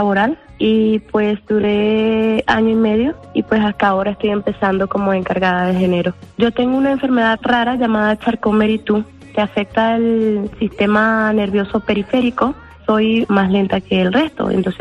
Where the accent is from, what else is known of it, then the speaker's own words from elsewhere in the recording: Venezuela; Soy de Venezuela.